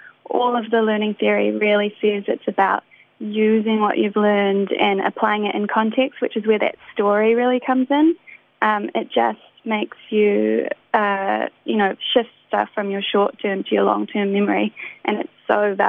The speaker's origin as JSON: {"language": "English", "town": "Te Kaha", "region": "Bay of Plenty", "country": "New Zealand", "also_born_or_lived": "Rotorua", "lives_now": "Auckland, New Zealand", "said": "We're originally from Te Kaha, Te Whanau Apanui, but also moved over to Rotorua, so in part, we are Te Arawa too, and now we are based in Auckland"}